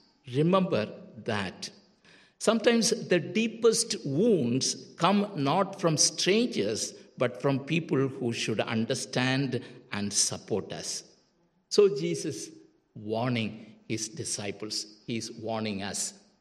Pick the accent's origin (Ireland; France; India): India; I'm from India, you know.